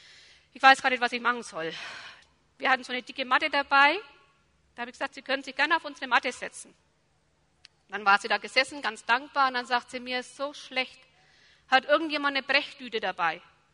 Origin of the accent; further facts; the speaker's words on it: Gundelsheim, Germany; born there; Eine Woche drauf hatte ich einen Vortrag in Gundelsheim, wo ich geboren bin.